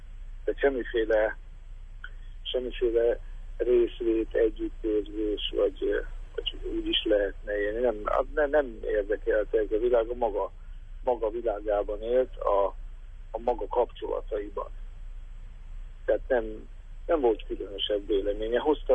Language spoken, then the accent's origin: Hungarian; Békéscsaba, Békés, Hungary; ugye Békés Csabai, zsaminai ember vagyok, onnan származom